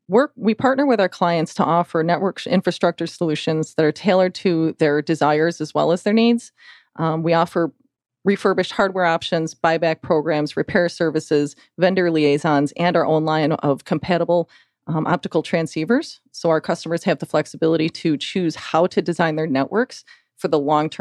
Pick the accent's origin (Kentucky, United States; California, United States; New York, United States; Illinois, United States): New York, United States; I'm from New York.